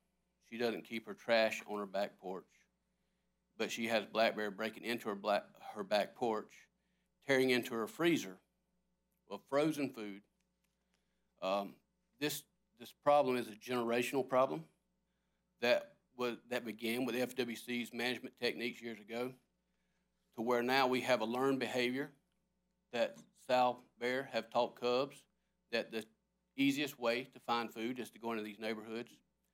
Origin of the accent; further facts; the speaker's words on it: Florida, United States; I grew up in Franklin County, as a child, and then moved to Liberty County, which is just north of Franklin County.